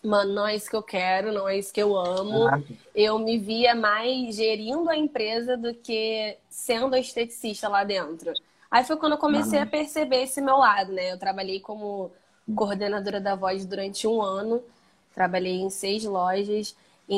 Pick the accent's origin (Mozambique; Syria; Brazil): Brazil; Rio de Janeiro; Eu tenho 22 anos. Eu sou cria de uma comunidade chamada Fumacê, que ela é em Realengo, né, no Rio de Janeiro. E é isso, moro aqui até hoje.